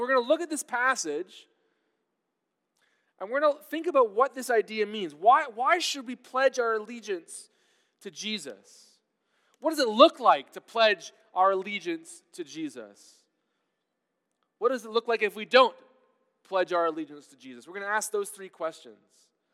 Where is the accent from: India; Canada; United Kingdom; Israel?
Canada; now in United States; I got teased a lot in high school because I was Canadian, right?